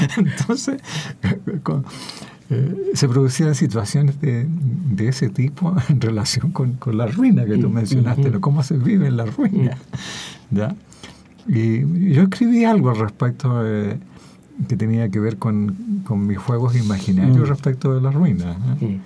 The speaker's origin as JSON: {"language": "Spanish", "town": "Chillán", "region": "Ñuble", "country": "Chile", "tie": "born or raised there", "said": "Yo viví de niño en provincia, en Chillán, ¿no? Y llegamos entonces, yo había tenido unos 3 o 4 años cuando llegamos a Chillán. Mi padre se fue a instalar ahí."}